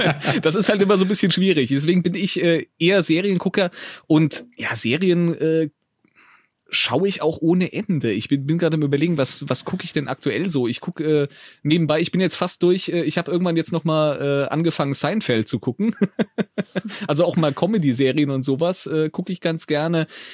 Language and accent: German; Marburg, Hesse, Germany; Ich komme aus Hessen, so ziemlich zentral aus dem Raum Marburg, also so mitten im Nichts, kann man sagen.